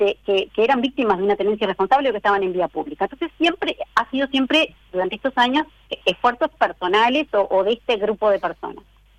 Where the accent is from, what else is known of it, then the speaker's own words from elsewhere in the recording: Melo, Cerro Largo, Uruguay; now in Tacuarembó, Uruguay; Yo soy de Cerro Largo, de Melo, pero bueno, hace 30 años que vivo en Tacuarembó, desde que entré al Instituto Nacional de Investigación Agropecuaria, así que tengo sede supuestamente en Tacuarembó.